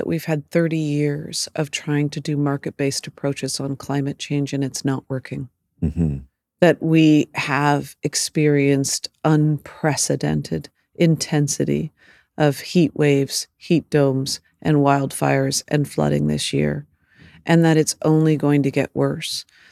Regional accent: Vancouver, British Columbia, Canada; I come from Vancouver, Canada.

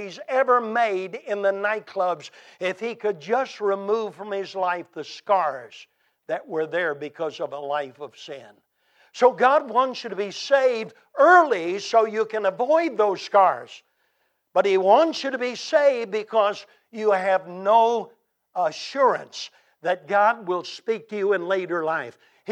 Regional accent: the South, United States; I said, sir, I'm from the South, and in the South, the man who occupies the first chair is either the owner or the manager of the shop.

